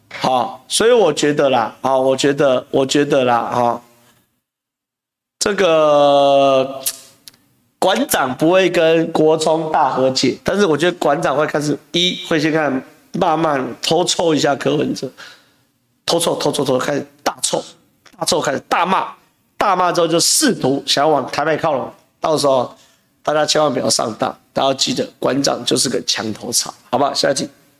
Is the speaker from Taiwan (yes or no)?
yes; Taiwan; 我们都是台湾人，我们都是台湾人。哦，我在讲着，我们都是台湾人